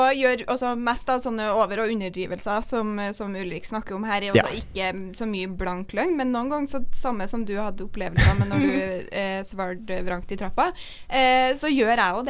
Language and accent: Norwegian; Trøndelag, Norway; Ja, som trønder så oppfordrer jeg alle til å underdrive litt mer, fordi at det er vi veldig gode på i Trøndelag.